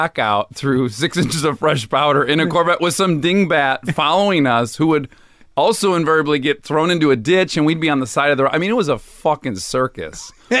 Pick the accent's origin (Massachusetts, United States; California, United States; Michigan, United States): Michigan, United States; Milford; Well, I'm from Michigan. I'm from a suburb of Detroit.